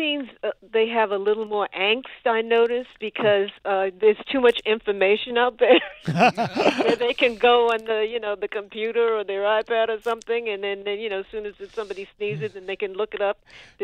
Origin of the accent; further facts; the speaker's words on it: New York City, New York, United States; New York City, Manhattan, Washington Heights area.